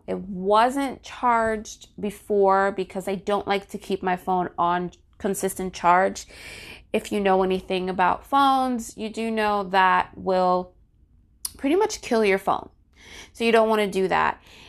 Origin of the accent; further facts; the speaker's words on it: New Jersey, United States; In my home state, New Jersey, Governor Murphy issued a state of emergency